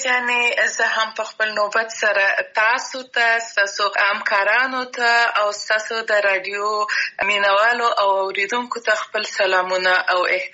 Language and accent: Pashto; Afghanistan; زه د افغانستان یم او زه همیشه دا دعوا کوم چې زه د افغانستان یم یعنی ټول افغانستان راته ګران دی